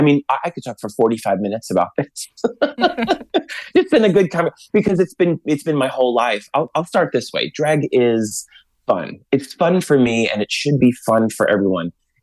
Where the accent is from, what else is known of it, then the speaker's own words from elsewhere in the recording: Long Island, New York, United States; And I grew up on Long Island, and there's not a lot of Long Islandites